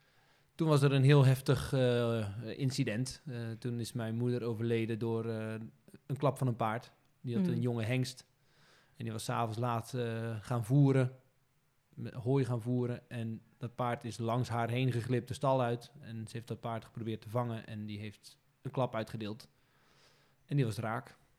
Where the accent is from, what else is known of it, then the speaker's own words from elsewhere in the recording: Schore, Zeeland, Netherlands; Schoren in Zeeland. Ja, dat is de plek waar... Waar ik opgegroeid ben, waar mijn ouders een stal begonnen zijn.